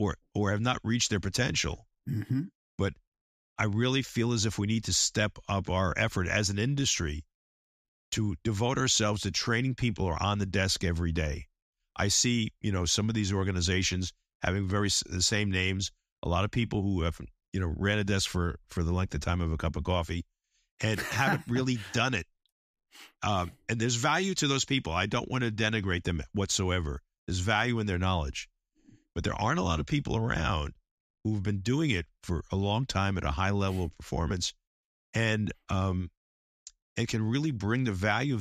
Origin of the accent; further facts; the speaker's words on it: The Bronx, New York, United States; he's from the Bronx, I'm originally from the Bronx, and you know, sort of kind of tough, rough and ready approach.